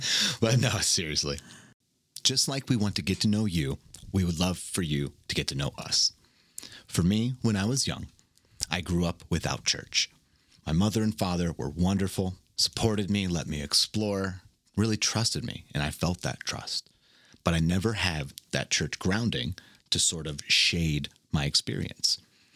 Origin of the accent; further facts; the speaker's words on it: Ohio, United States; now in Denver, United States; Growing up in Ohio, I then went to college at Kent State, where I got my economics degree. After college, I moved out to Denver